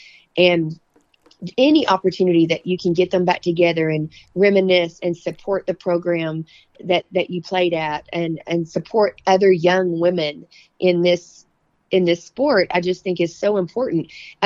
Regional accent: Spearman, Texas, United States; I mean, I grew up in Hanford County. You know, I graduated from Spearman.

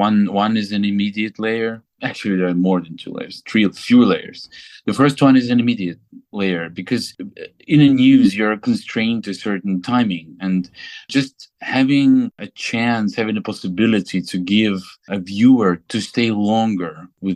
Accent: Ukraine; especially in Ukraine, because it's my home country.

